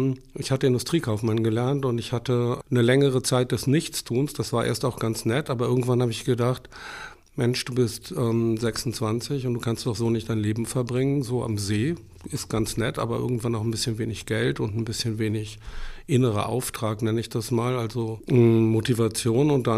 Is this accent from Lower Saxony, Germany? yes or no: yes; Göttingen, Lower Saxony, Germany; Wir kommen beide aus Göttingen, beziehungsweise aus dem Dorf in der Nähe von Göttingen.